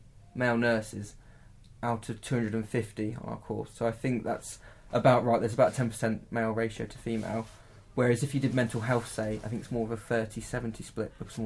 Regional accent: Northampton, East Midlands, United Kingdom; And I went to an A&E in my hometown, Northampton

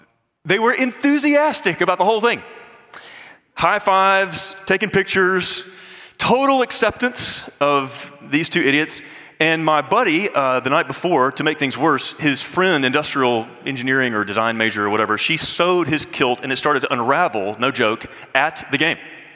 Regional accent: the South, United States; I love the South. I'm from the South. I love being from the South.

